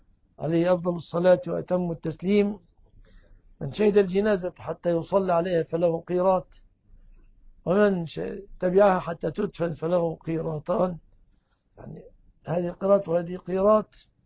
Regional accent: Egypt; في بلادنا مصر

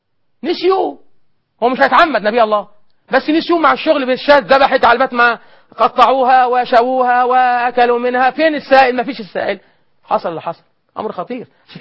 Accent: Egypt; يعني بلغتنا احنا كمصريين

